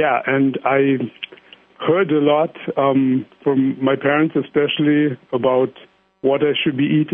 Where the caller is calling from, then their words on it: Amsterdam, North Holland, Netherlands; I am calling from Amsterdam in the Netherlands.